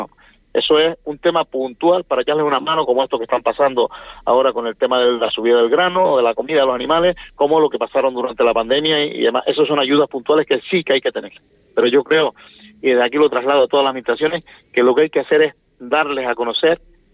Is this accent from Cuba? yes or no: no; Toto, Canary Islands, Spain; yo soy de un pueblo ganadero, soy del pueblo de Toto, que me crié, era agrícola ganadero, ahora pues es un pueblo dormitorio de la zona turística